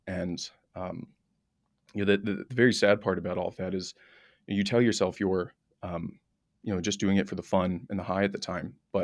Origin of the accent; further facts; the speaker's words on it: Virginia, United States; where I grew up in Northern Virginia, which, you know, is a sort of wholesome American suburb, I guess.